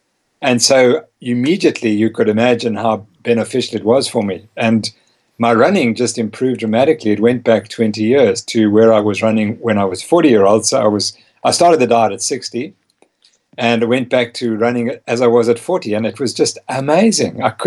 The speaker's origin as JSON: {"language": "English", "country": "South Africa", "tie": "born or raised there", "also_born_or_lived": "Harare, Zimbabwe", "said": "So I was born in Harare, Zimbabwe, Rhodesia. And so it was still a frontier town in those days. And my parents raised me, I think, on a paleo diet, because we then came to South Africa."}